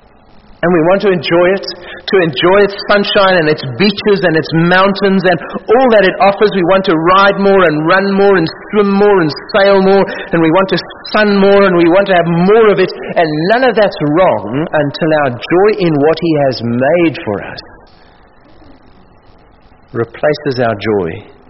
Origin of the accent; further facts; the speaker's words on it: Cape Town, Western Cape, South Africa; I come from Claremont. You know what Claremont is in southern suburbs, Cape Town.